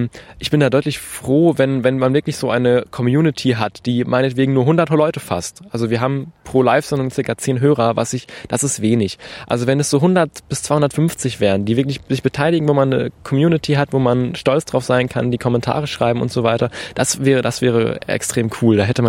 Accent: Herne, North Rhine-Westphalia, Germany; Ich bin aus Herne in Deutschland, einer wunderschönen Stadt im Ruhrgebiet.

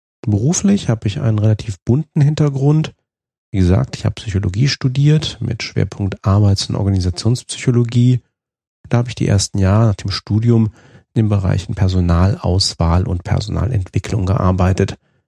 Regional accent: Fulda, Hesse, Germany; born there; also born or lived in Münster / Cologne / Düsseldorf / United Kingdom; Ich wurde 1973 geboren in Fulda in Osthessen. Zum Studium der Psychologie bin ich dann nach Münster gegangen in Westfalen und anschließend nach Köln.

